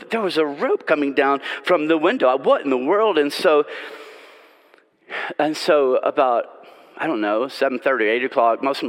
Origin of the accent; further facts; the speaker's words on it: Nashville, Tennessee, United States; And I was living in Middle Tennessee, Murfreesboro, Tennessee, 30 miles from where I grew up in Nashville, in Franklin.